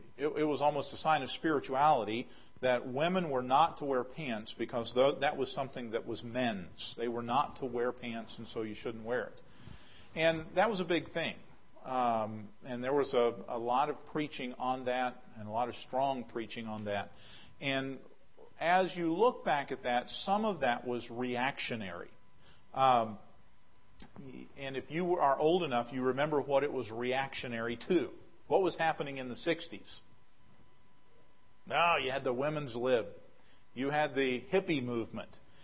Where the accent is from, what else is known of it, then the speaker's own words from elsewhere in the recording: West Virginia, United States; Of course, I grew up in West Virginia, so everybody wore bib overalls.